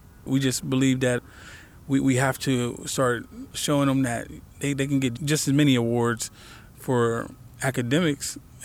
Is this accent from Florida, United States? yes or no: no; Pittsburgh, Pennsylvania, United States; I grew up in Northview Heights, which is a housing project about 5 minutes away from here.